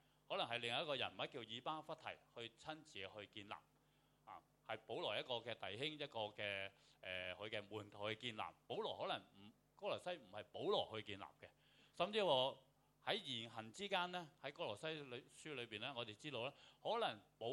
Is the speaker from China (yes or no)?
yes; China; 因為我係中國嘅牧師，我中國人嘅牧師